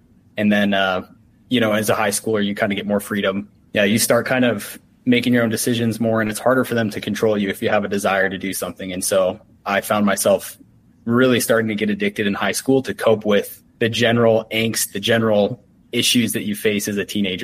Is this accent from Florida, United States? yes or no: no; Utah, United States; because I'm from Utah. I'm Mormon. And so I went on a 2-year Mormon mission.